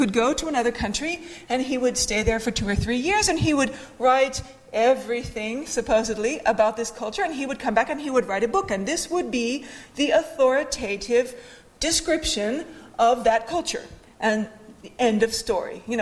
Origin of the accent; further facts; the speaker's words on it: United States; now in Finland; whereas I came from the United States, and drinking alcohol was not a big deal there.